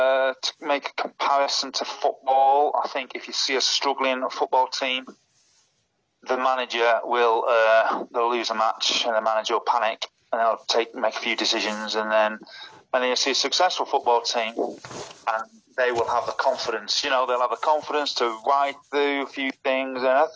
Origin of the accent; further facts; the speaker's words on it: Manchester, North West England, United Kingdom; You know, I'm from Manchester